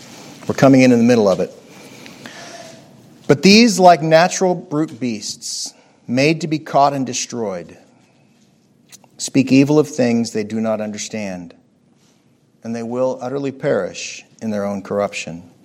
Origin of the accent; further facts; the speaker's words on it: Arizona, United States; I grew up in Arizona. Same deal. No pirates in Phoenix.